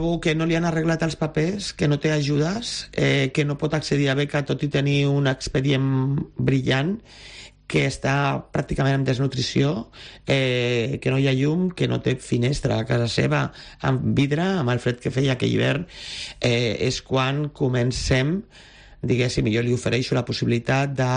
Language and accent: Catalan; L'Hospitalet de Llobregat, Catalonia, Spain; Jo també soc d'Hospitalet, la qual conec perfectament la zona.